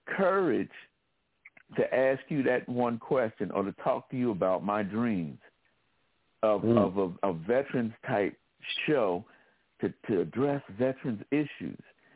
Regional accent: Philadelphia, Pennsylvania, United States; Then I found out you're from my hometown, Philadelphia.

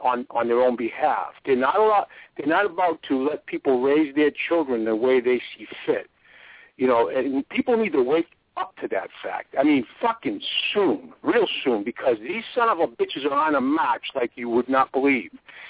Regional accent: United States; I say the things I say because I'm an American and I love my country.

